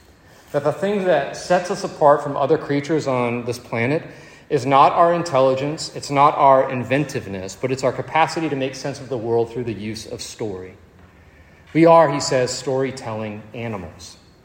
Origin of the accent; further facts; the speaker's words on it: Virginia, United States; I grew up in Virginia. My mom and dad moved to Virginia when I was a kid.